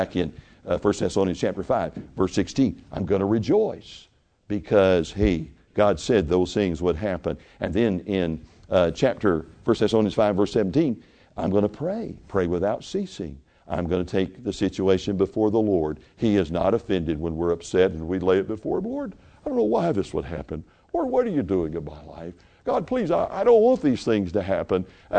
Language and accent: English; the South, United States; I grew up in the South.